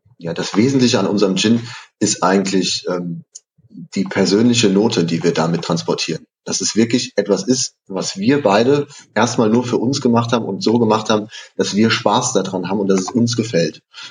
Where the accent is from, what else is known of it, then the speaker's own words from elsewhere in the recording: Hirschberg, Baden-Württemberg, Germany; ich wohne direkt in Hirschberg und etwas aus diesem Ort, wo meine Heimat ist, mitzunehmen